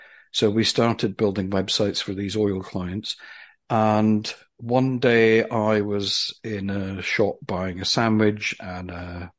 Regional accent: Aberdeen, Scotland, United Kingdom; now in London, United Kingdom; I am currently in London. It's very wet this morning, but it's not too cold. But then I'm from Aberdeen in Scotland, the northeast of Scotland.

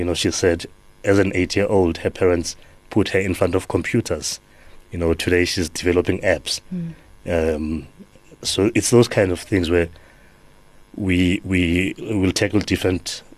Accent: Soweto, Gauteng, South Africa; I grew up in Soweto

